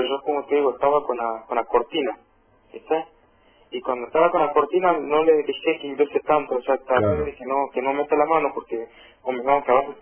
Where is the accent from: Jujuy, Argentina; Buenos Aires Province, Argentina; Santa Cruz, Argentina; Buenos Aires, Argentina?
Jujuy, Argentina; moved away; Desde Jujuy.